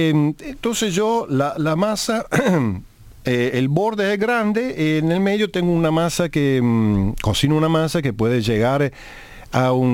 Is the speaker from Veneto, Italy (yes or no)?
yes; Padua, Veneto, Italy; Spanish is a second language; now in Córdoba, Argentina; cerré todo allá en mi ciudad de Padova para venir acá y me quedé acá.